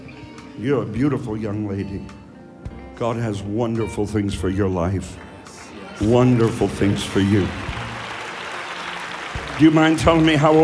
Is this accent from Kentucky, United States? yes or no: yes; Kentucky, United States; I'm from Kentucky.